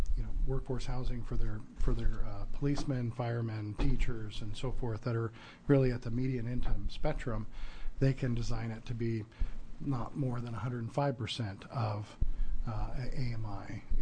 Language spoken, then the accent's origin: English; Port Orford, Oregon, United States; we have just in small town of Port Orford with 1,100 folks, that's my hometown